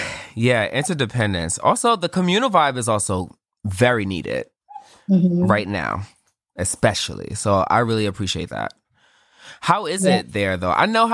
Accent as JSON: {"language": "English", "region": "New York", "country": "United States", "said": "I'm going to say it because I am from New York."}